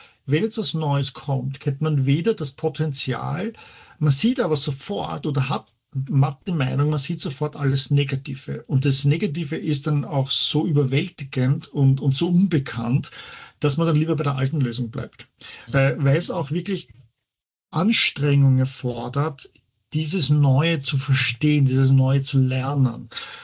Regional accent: Austria; now in United States; Ich selber bin ja als Österreicher lebe hier.

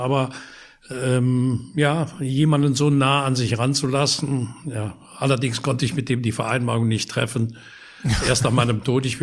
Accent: Wallonia, Belgium; diesen beiden Kindern aus dem Ort Grasse-Hologne. Das ist ein Vorort von Lüttich, nicht weit weg von meiner Heimat.

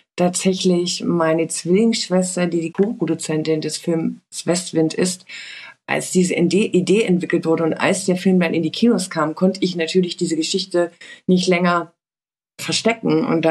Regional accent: Kindisch, Saxony, Germany; also born or lived in Bautzen; Ich bin 54 Jahre alt, geboren in Bautzen. Aufgewachsen bin ich in einem, also gefühlt dachte ich immer, es ist das kleinste Dorf, das es auf der Welt gibt, weil ich habe Schwierigkeiten gehabt, das teilweise auf der Karte zu finden, weil das Dorf heißt Kindisch

